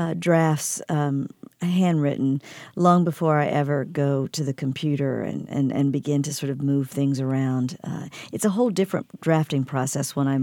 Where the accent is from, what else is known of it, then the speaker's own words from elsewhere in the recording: Mississippi, United States; particularly my home state, Mississippi.